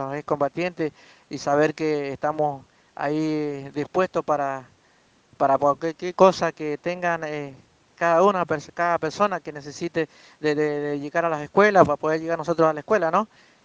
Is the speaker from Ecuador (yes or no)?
no; Lavalle, Mendoza, Argentina; muy emocionante para los cinco excombatientes que somos del Distrito de Lavalle